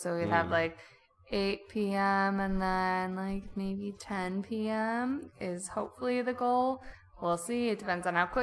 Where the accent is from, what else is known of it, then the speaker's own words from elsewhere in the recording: Wisconsin, United States; also born or lived in Grand Rapids; We moved to Grand Rapids, but we're from Wisconsin, so we go there all the time.